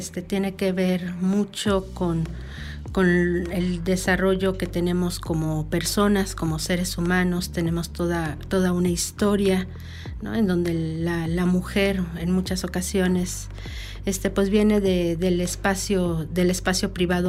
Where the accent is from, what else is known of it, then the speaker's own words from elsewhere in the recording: Cuernavaca, Morelos, Mexico; Soy originaria de Morelia, Michoacán. Muy pequeña me vine aquí a Cuernavaca, Morelos, porque mis papás cambiaron por cuestiones laborales a trabajar acá.